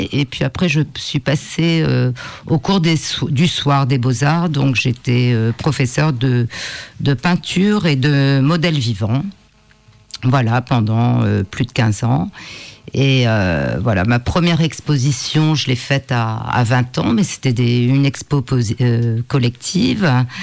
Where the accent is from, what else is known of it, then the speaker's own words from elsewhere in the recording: Morocco; born there; Je suis née au Maroc. Et là, il n'y avait pas vraiment de musée ni de galerie